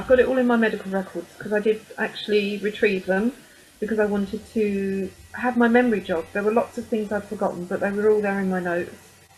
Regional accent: East of England, United Kingdom; I was in Liverpool, which is about 250 miles from my hometown near London. And I'd come back to Essex and I spent another few weeks in an Essex hospital

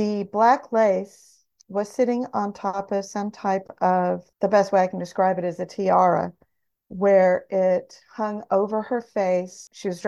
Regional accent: Texas, United States; I am 61 years old. I was born and raised in Central Texas. My dad was a command sergeant major at Fort Hood, Texas, while I was growing up.

